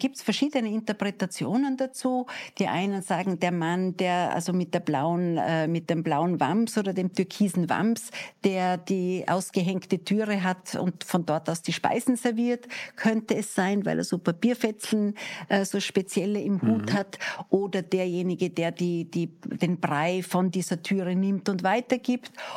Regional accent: Wolfurt, Vorarlberg, Austria; Ich komme aus Vorarlberg, aus einer kleinen Ortschaft namens Wolfurt. Das ist in der Nähe von Bregenz.

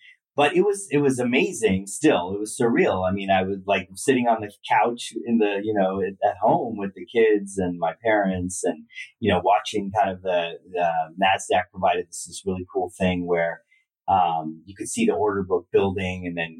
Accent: California, United States; born there; I was born in the U.S. My wife's born in New York. I was born in California, like we talked about. But, you know, we're of Indian descent.

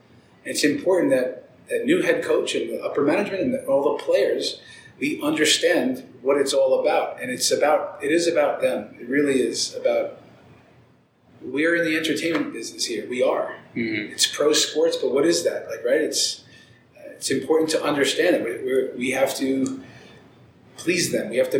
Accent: New York City, New York, United States; born there; But I was born in the Bronx.

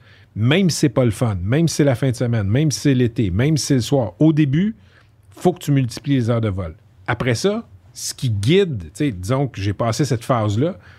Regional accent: Laval, Quebec, Canada; Comme je sais que je viens de Laval, tu comprends?

